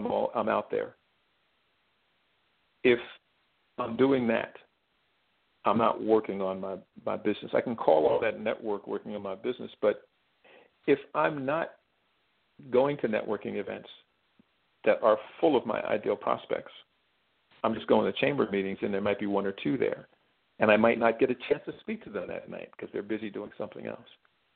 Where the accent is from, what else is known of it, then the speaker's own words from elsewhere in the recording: New Jersey, United States; I'm from New Jersey.